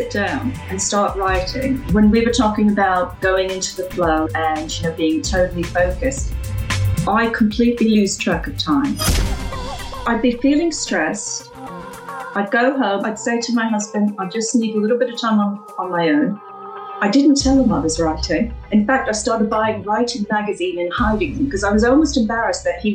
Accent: New York, United States; moved away; then I go to America and they do not think I'm a New Yorker anymore. I've been in this country 40 years now.

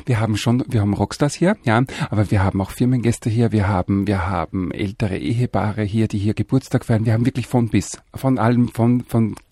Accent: Austria; ich bin ja Österreicher, ich darf das sagen

